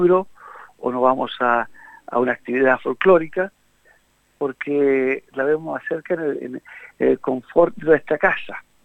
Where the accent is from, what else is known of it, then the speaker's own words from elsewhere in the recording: Chile; born there; yo soy latinoamericano, uh-huh. chileno de nacimiento, pero latinoamericano aquí en este país tan tan inmenso.